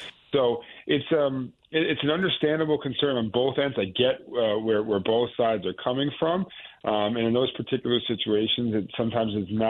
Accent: Brookfield, Connecticut, United States; Brookfield is actually my hometown

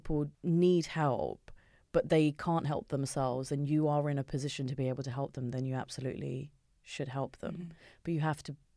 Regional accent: South East England, United Kingdom; But growing up in Kent, you know, especially like in the 90s, there were no, for me anyway, there were no, you know, South Asian women on the cover of magazines.

